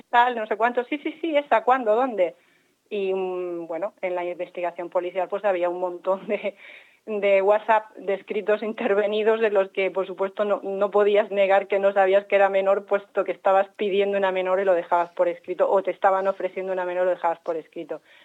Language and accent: Spanish; Murcia, Region of Murcia, Spain; como es el caso de Murcia, yo soy de Murcia